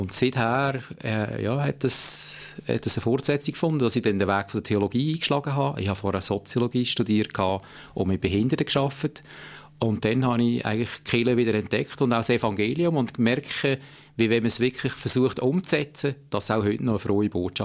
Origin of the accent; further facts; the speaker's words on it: Lucerne, Switzerland; Als Luzerner freut mich das natürlich besonders.